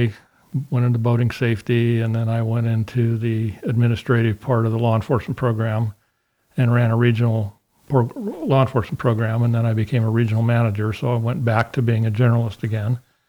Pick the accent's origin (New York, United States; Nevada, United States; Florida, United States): Nevada, United States; Reno; moved away as an adult; I was born and raised in Reno, Nevada. And lived there in Nevada most of my life until 2003 when I moved here.